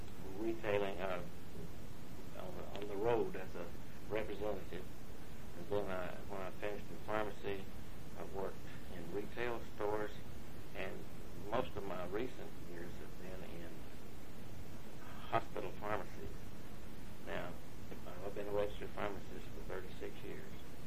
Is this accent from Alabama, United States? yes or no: yes; Sylacauga, Alabama, United States; born there; I was born in Sylacauga, Alabama.